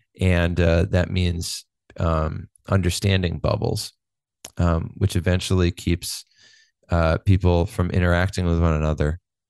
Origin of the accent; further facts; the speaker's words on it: Chicago, Illinois, United States; You know, as much as I grew up in Wrigley Field, I would say Michael Jordan.